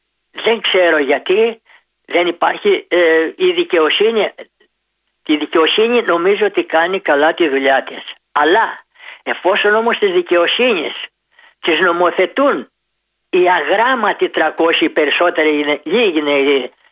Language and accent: Greek; Greece; εγώ είμαι υπερήφανος, που είμαι πολύ υπερήφανος που είμαι Έλληνας. Είμαι Έλληνας χωρίς να υποστηρίζω κάτι φανατικά.